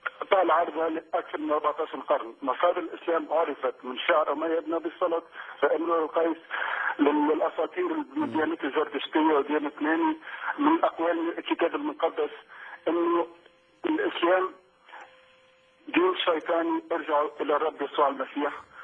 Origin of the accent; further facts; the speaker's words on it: Lebanon; انا دوسي لبناني